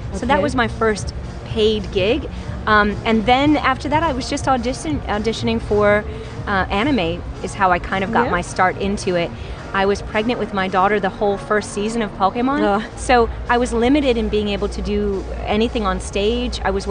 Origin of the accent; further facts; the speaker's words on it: United States; And I love too, because, you know, I'm an American, so I have my accent